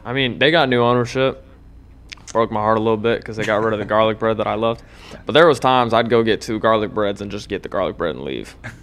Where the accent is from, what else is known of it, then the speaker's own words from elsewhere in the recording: Utah, United States; We're both from Utah, trained with the same guy out in 3DQB.